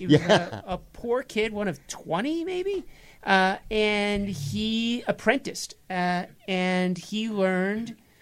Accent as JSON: {"language": "English", "region": "New York", "country": "United States", "tie": "born or raised there", "said": "Oh, I'm a New Yorker."}